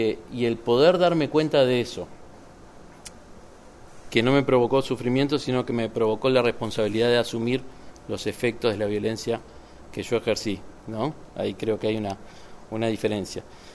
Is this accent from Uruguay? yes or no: yes; Uruguay; de Uruguay